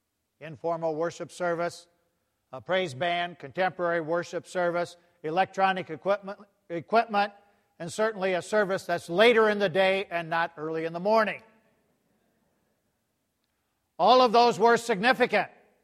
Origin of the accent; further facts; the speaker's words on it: Iowa, United States; Many years ago, I returned to my hometown in Northwest Iowa